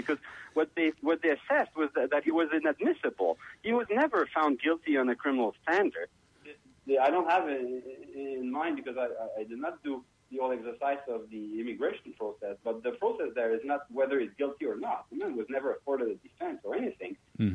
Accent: Canada; And as a Canadian first and as a lawyer second, I find it appalling

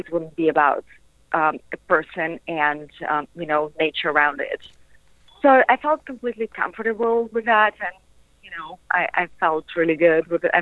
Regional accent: Russia; I grew up in Russia, and, you know, I always wanted to take the most out of life

